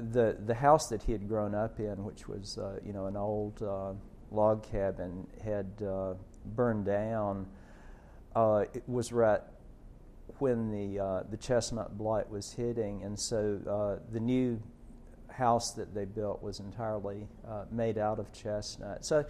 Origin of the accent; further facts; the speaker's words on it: Tennessee, United States; I grew up in Middle Tennessee, where it's in a limestone area, and it hadn't been a primary chestnut area.